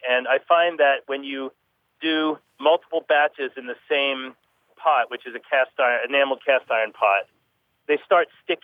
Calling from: New York City, New York, United States; I'm calling from New York City.

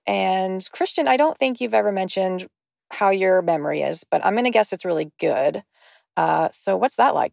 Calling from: Savannah, Georgia, United States; I'm calling from Savannah. Today's actually my birthday. I'm 37.

